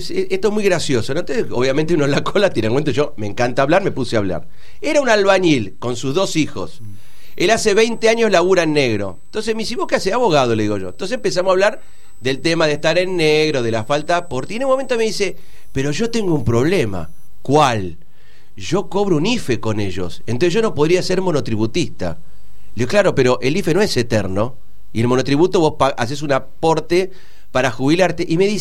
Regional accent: Almirante Brown, Buenos Aires Province, Argentina; A ver, yo soy de Almirante Brown, ¿no?

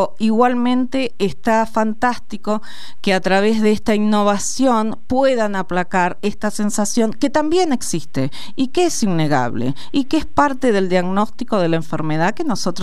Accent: Argentina; creo que esto es lo que tenemos que tener en cuenta como argentinos y argentinas, la educación

